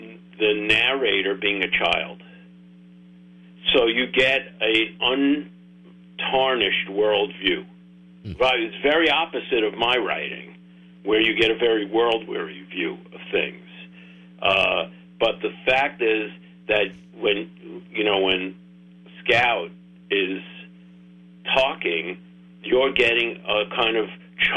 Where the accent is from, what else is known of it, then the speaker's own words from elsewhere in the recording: Brooklyn, New York, United States; Well, first of all, let me say, you know, I'm from the South, South Brooklyn.